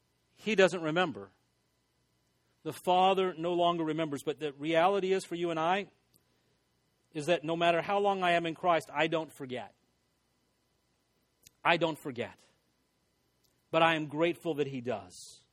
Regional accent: El Paso, Texas, United States; And I grew up in El Paso, Texas.

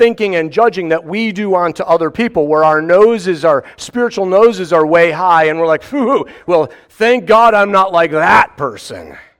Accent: United States; I was like, this person could have a gun. And I'm like, I don't care, I'm an American.

